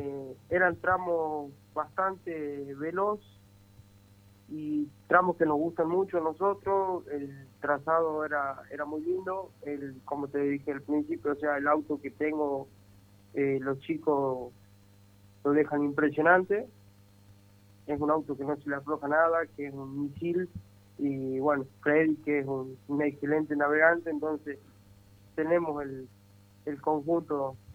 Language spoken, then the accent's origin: Spanish; Famaillá, Tucumán, Argentina; Sí, yo soy de Famaillá.